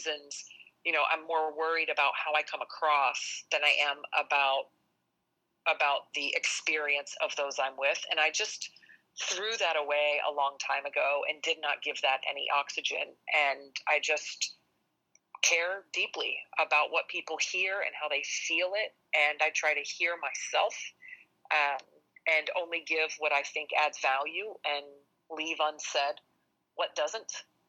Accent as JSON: {"language": "English", "town": "Jacksonville", "region": "Florida", "country": "United States", "tie": "born or raised there", "accent": "Southern", "said": "I had a super heavy Southern accent. I grew up in Jacksonville, Florida."}